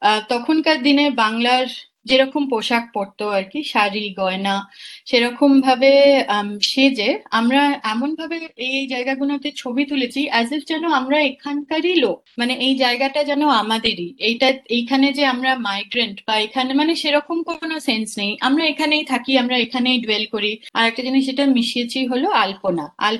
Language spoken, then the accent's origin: Bangla; Kolkata, West Bengal, India; খুব মনে পড়ছিল নর্থ ক্যালকাটায় আমি বড় হয়েছি, তো সেখানকার যে পুরনো পুরনো কলোনিয়াল যে বিল্ডিং গুলো